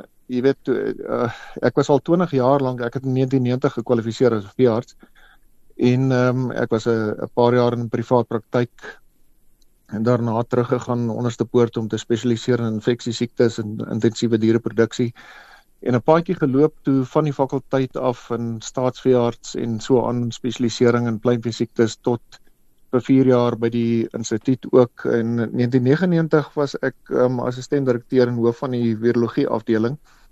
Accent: Stellenbosch, Western Cape, South Africa; also born or lived in Pretoria; ek is in Pretoria gebore, bietjie paar jaar hier op die Hoëveld en toe is ons familie af Stellenbosch toe. Ek het daar eintlik maar groot geword, gematrikuleer by Paul Roos Gymnasium

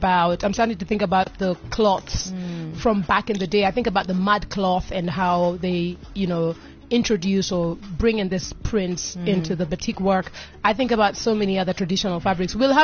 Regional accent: Kenya; I am from Kenya, and I sit here

